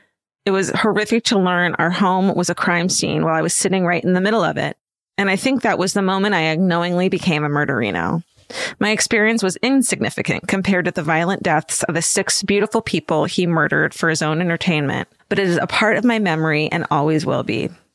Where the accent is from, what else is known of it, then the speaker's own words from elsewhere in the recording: San Diego, California, United States; I was a single mom to a young son of 9 at the time, living in my hometown of San Diego. We lived in a small apartment in the neighborhood where I grew up, a suburb called Claremont.